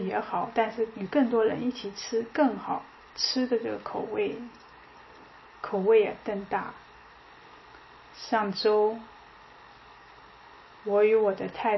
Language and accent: Chinese; Germany; Chinese is a second language; 我们德国人是每天用多少的时间去吃饭